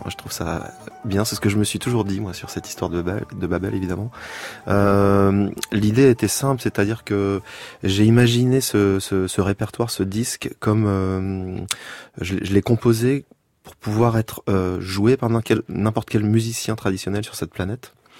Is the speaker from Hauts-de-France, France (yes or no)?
no; Nantes, Pays de la Loire, France; born there; Je suis français, je suis né à Nantes, je suis plutôt normand.